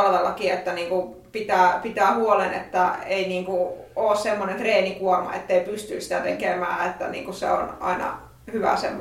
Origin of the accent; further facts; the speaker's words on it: Siilinjärvi, North Savo, Finland; Mä oon Siilinjärveltä